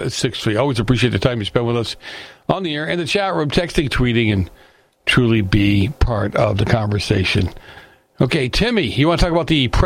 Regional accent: Boston, Massachusetts, United States; I grew up in Boston. I mean, and in Boston, right? In the tenement buildings, in the old warehouses that were turned into apartment buildings.

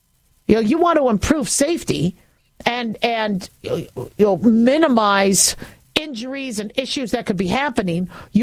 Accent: California, United States; But you know, I'm from California. I was born it was Cedars of Lebanon at the time.

